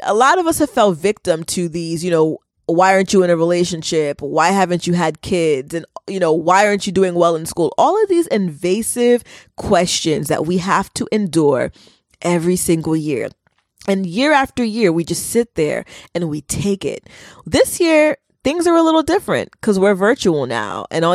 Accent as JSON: {"language": "English", "country": "United States", "tie": "born there", "first_language": "Haitian Creole", "second_language": "English", "said": "I am Haitian American. I was born here, but I was raised in a household that I think my first language was Creole, actually, because nobody was speaking English."}